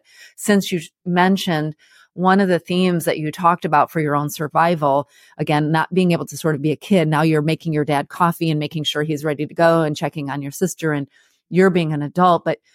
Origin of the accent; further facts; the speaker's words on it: Ann Arbor, Michigan, United States; and of course my hometown, Ann Arbor. Go Blue!